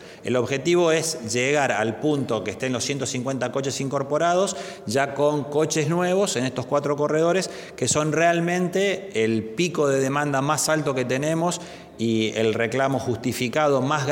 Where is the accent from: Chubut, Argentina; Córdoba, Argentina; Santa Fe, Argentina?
Córdoba, Argentina; y lo digo como cordobés, es que Córdoba ayer se movilizó masivamente, en paz, sin violencia